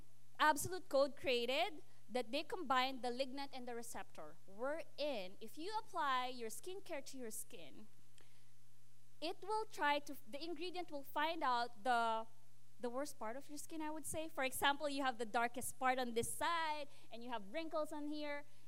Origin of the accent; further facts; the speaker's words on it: Philippines; now in Canada; because I come from the Philippines. It's a tropical country.